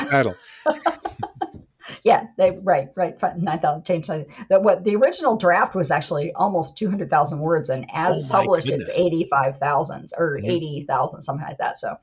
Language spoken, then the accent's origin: English; Ohio, United States; I'm from Central Ohio and I'm a third generation Ohio State Buckeye.